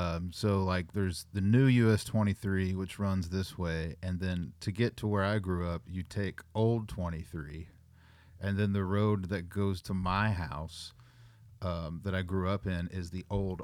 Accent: Kentucky, United States; is from Elliott County, Sandy Hook, which is on the other side of the hill, kind of from where I grew up.

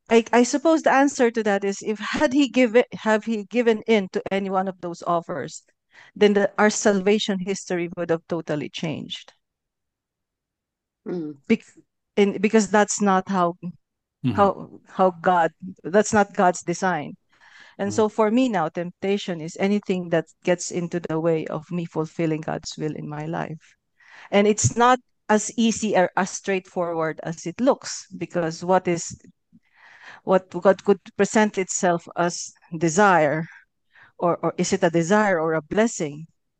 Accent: Philippines; now in New Zealand; I'm a Filipino Kiwi working with the Archdiocese of Wellington.

